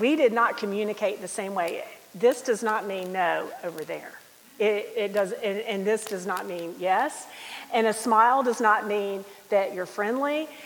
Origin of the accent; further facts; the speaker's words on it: United States; moved away as an adult; So being an American woman going over to India to talk about Jesus is not exactly the most popular place to be. And there were times that we did not feel safe just because we were women or just because we were American.